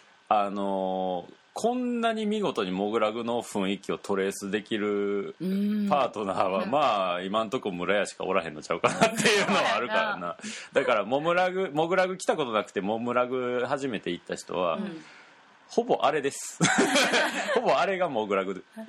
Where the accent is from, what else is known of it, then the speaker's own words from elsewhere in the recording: Kansai, Japan; まあ、僕ら関西出身やからね